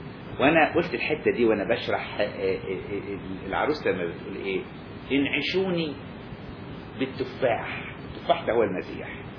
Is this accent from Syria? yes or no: no; Upper Egypt, Egypt; عندنا في الصعيد، الغني يأكل قمح والفقير يأكل ذرة.